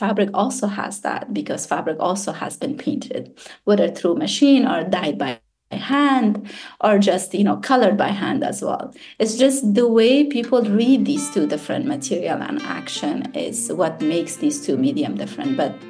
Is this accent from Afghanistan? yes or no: yes; Afghanistan; born or raised there